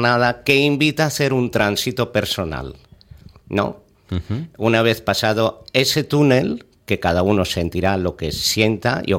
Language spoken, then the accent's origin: Spanish; Cáceres, Extremadura, Spain; also born or lived in Ibiza / Canary Islands / Seville / Milan; now in Sitges, Spain; Jo soy de Cáceres, sí.